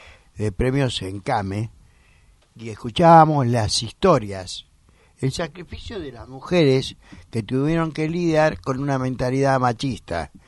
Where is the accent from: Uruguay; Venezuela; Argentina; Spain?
Argentina; Buenos Aires; fue el único extranjero de mi familia, soy yo que soy porteño, todos son de Alta Sierra.